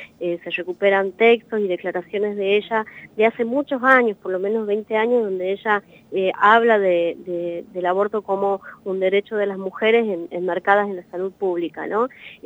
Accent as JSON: {"language": "Spanish", "country": "Argentina", "said": "Pero como argentina, una tranquilidad y una esperanza enorme"}